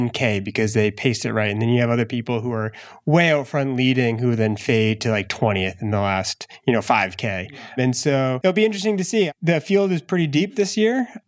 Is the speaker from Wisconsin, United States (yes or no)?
no; Maine, United States; Yeah. I grew up in Maine.